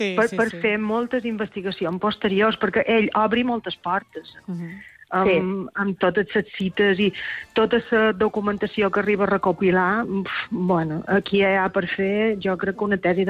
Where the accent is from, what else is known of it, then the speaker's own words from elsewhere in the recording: Balearic Islands, Spain; com a mallorquina.